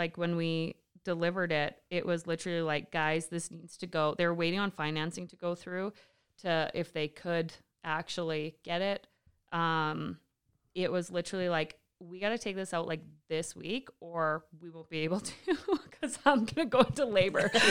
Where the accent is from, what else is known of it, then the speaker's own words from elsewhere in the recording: Lethbridge, Alberta, Canada; Like, we're from Lethbridge. We know exactly how to deal with wind.